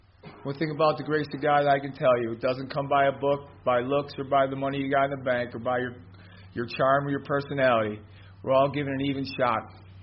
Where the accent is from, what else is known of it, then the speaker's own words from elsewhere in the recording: Buffalo, New York, United States; born there; I was born in New York, in the south side of Buffalo. I come from a family of 9 kids, 4 brothers and 4 sisters.